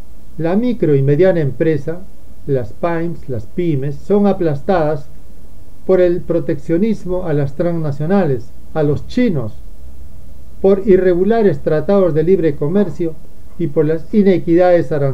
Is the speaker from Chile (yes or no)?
no; Peru; Somos peruanos, necesitamos ser sinceros.